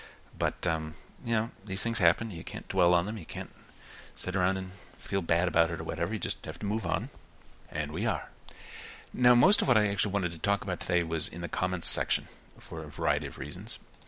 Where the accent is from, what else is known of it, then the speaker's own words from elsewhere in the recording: Texas, United States; also born or lived in Oklahoma; it's like living in Tornado Alley when I was growing up in Texas and Oklahoma.